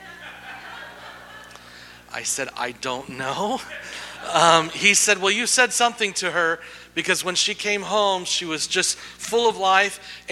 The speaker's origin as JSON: {"language": "English", "town": "Yakima", "region": "Washington", "country": "United States", "tie": "born there", "said": "I was born in Yakima, Washington. Yeah, good things do come from Yakima."}